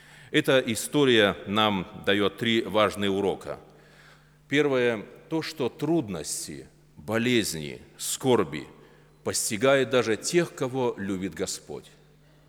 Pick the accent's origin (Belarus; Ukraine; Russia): Belarus; Я говорю, у нас уже сформировался такой национальный ответ. Мы говорим, в Беларуси жизнь как у картошки.